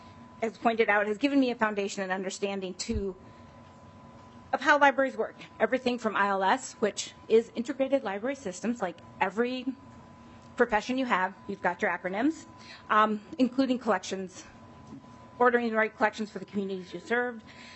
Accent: Virginia, Minnesota, United States; I'm actually here from Virginia, Minnesota.

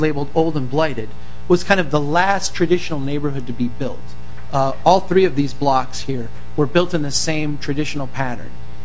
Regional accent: Brainerd, Minnesota, United States; This is again in my hometown of Brainerd.

